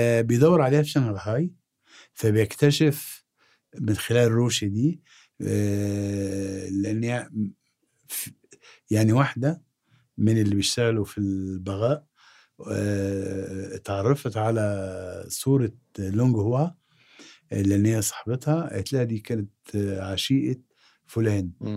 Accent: Egypt; زي كده لما أكون أنا مصري أجهل مصر.

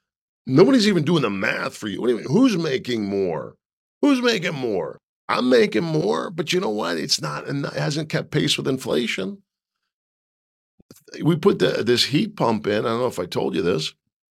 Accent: Philadelphia, Pennsylvania, United States; See, we're from Philly.

